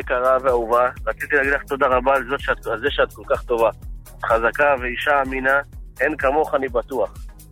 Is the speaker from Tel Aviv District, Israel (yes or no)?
yes; Bnei Brak, Tel Aviv District, Israel; אני מבני ברק.